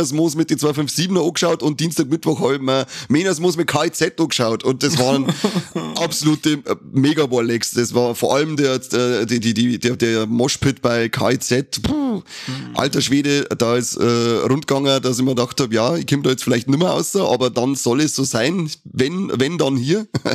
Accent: Bavaria, Germany; bei uns in Bayern sagt man, der schaut da so schön halt nicht, gell?

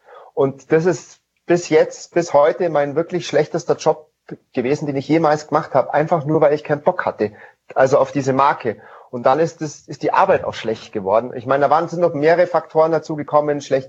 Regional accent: Bavaria, Germany; ich bin im Allgäu aufgewachsen

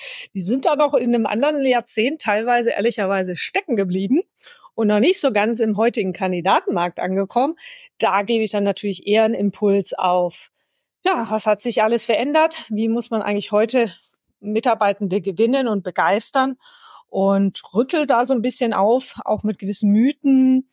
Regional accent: Baden-Württemberg, Germany; Ich komme aus dem Schwabenländle. Zwischendurch werden wir also Schwäbisch und Hochdeutsch reden.

